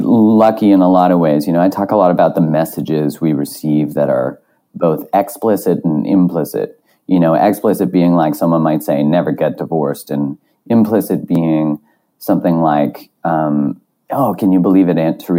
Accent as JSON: {"language": "English", "town": "Calgary", "region": "Alberta", "country": "Canada", "tie": "born or raised there", "said": "So I grew up in Calgary, which is when I was growing up was about 600,000-700,000 people, and it's on the east side of the Rockies."}